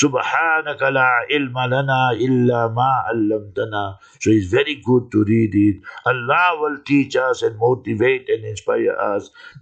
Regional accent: Heidelberg, Gauteng, South Africa; also born or lived in Newcastle; now in Lenasia, South Africa; When I came here to Lanesia from Newcastle, from Natal to Transvaal, from Natal to Gauteng, you see, 2001, 15 January, I came to Heidelberg, my hometown, and 16 January 2001, I came here, where I'm sitting now in the studio.

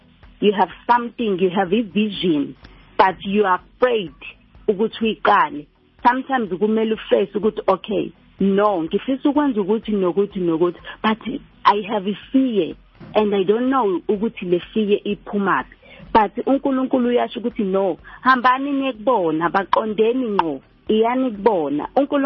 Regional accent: Phoenix, KwaZulu-Natal, South Africa; I'm from Manmoria, Phoenix.

